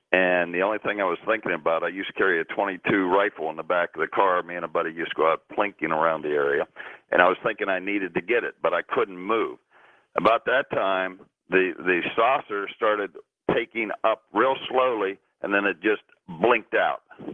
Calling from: Vero Beach, Florida, United States; Yeah, I'm calling from Vero Beach.

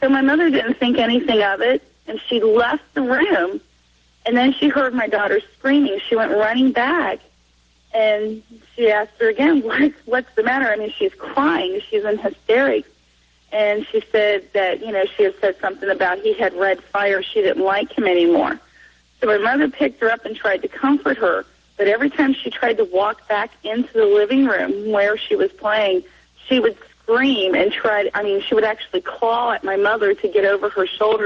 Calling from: Cincinnati, Ohio, United States; Cincinnati, Ohio.

